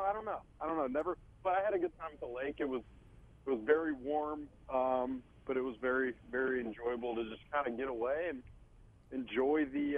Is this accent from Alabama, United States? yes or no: yes; Birmingham, Alabama, United States; I grew up in Birmingham, which for people that don't know, I mean, the SEC is based there.